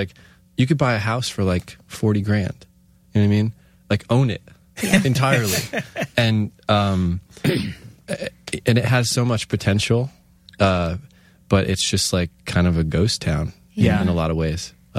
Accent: Scranton, Pennsylvania, United States; I grew up in Scranton, and Wilkes-Barre was like far for me.

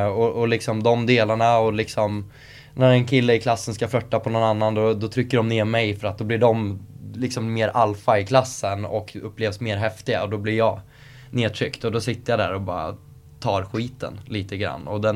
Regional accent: Skogstorp, Södermanland, Sweden; Växte upp i en förort som heter Skogstorp till Eskilstuna. Ja men egentligen en liten håla, men så här fint villaområde.

